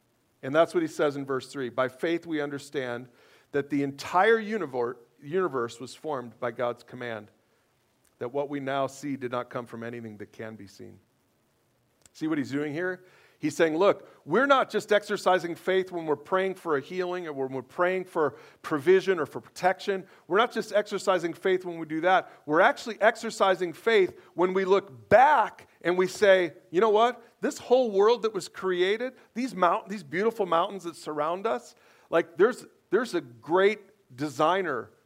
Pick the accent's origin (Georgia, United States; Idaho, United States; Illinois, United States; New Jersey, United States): Illinois, United States; Chicago; moved away as an adult; now in Brigham City, United States; Tracy and I we've lived here 27 years, and we still can't take our eyes off the mountains. We're from Chicago, y'all.